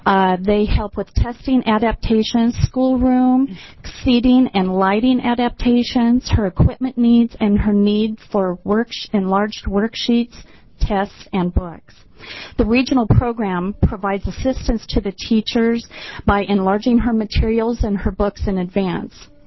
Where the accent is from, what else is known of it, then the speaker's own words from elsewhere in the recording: Beaverton, Oregon, United States; I'm from Beaverton, Oregon.